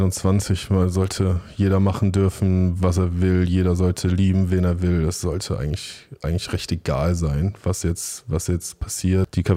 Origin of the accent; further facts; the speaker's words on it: Düsseldorf, North Rhine-Westphalia, Germany; Da muss ich ja eigentlich als Düsseldorfer jetzt sagen, dass Barcelona gewinnt.